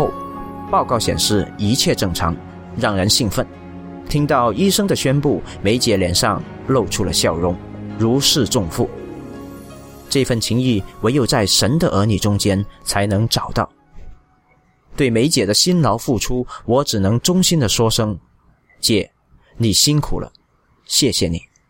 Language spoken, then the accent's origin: Chinese; Xuzhou, Jiangsu, China; moved away as an adult; now in Abu Dhabi, United Arab Emirates; 我来自江苏徐州市，2009年从中国来到迪拜